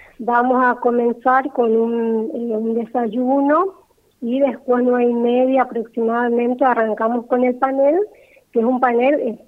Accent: Resistencia, Chaco, Argentina; Somos acá de Resistencia y venimos haciendo algunas actividades

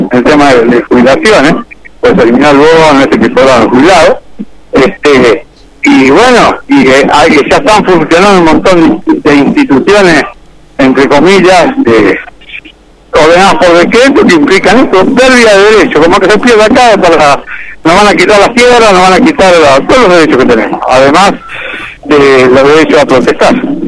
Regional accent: Argentina

